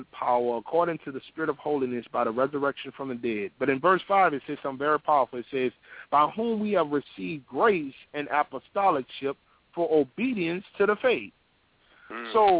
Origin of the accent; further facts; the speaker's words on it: New Orleans, Louisiana, United States; I grew up in New Orleans, and this was the style that we grew our hair in the form of dreadlocks.